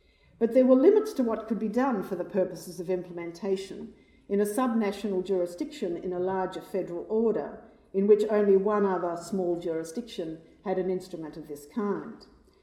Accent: Victoria, Australia; The reception of statutory bills of rights into my home state of Victoria offers an example.

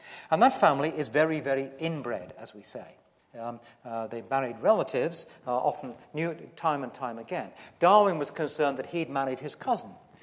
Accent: Wales, United Kingdom; born there; I was born in West Wales there

